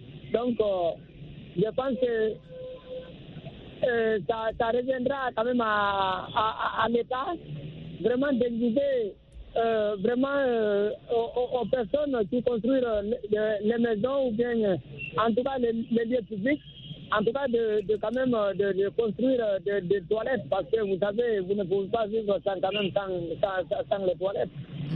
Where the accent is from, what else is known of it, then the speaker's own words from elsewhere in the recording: Guinea; now in Cameroon; mon pays d'origine, la Guinée